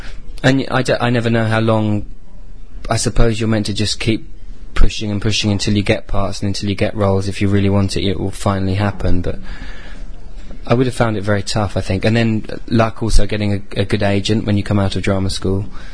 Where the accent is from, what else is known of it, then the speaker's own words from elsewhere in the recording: Greenwich, London, United Kingdom; I was brought up in London, and I was brought up in Greenwich, and I'm now sort of in Lewisham.